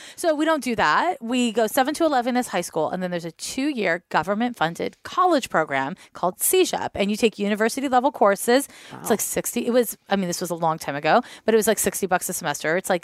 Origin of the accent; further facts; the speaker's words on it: Montreal, Quebec, Canada; I mean, I grew up in Montreal and there's hockey, know?